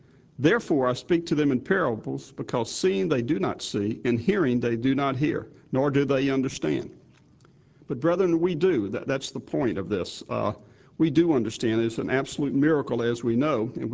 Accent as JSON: {"language": "English", "town": "Atlanta", "region": "Georgia", "country": "United States", "said": "I'm from Atlanta, Georgia, where we have about 100 in our congregation there."}